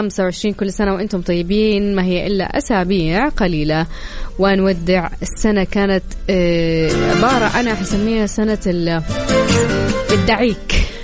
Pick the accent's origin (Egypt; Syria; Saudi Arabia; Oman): Saudi Arabia; Jeddah, Makkah Province